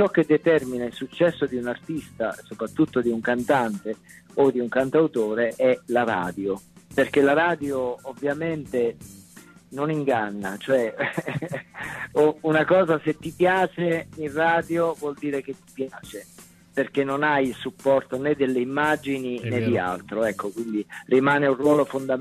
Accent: Agropoli, Campania, Italy; accent: Cilentan dialect; Io sono di Agropoli, in provincia di Salerno, quindi dialetto campano, dialetto cilentano in questo caso

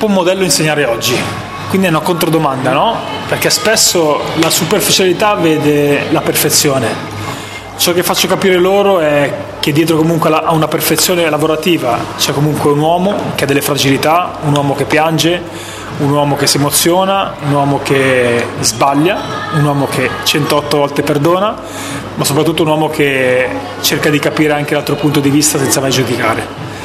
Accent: Veneto, Italy; qua che siamo proprio del Vicentino, quindi grandi maestri.

